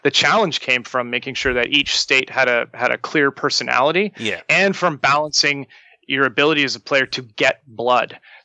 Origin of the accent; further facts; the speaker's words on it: Yellowknife, Northwest Territories, Canada; Well, I grew up in Yellowknife, and in the summer, in the Northwest Territory in Canada